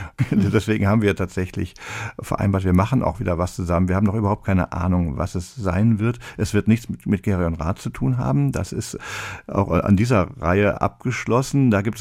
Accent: Rhineland, Germany; Ja, ich bin ja Rheinländer und da ist der Aschermittwoch das wichtigere Datum.

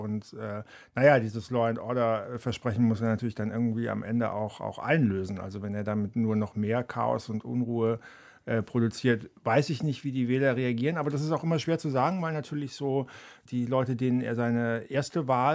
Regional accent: Baden-Württemberg, Germany; Ich bin ja in der Kurpfalz aufgewachsen, Gegend um Mannheim, wo ja früher eine große amerikanische Garnison war

